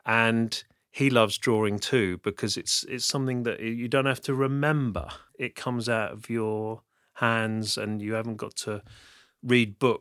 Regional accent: Portsmouth, South East England, United Kingdom; I grew up in Portsmouth. My family are all still in Portsmouth. So yeah, I'm a Pompey boy, the only island city in the UK.

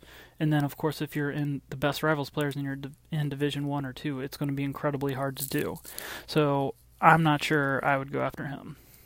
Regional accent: United States; Of course, I'm an American

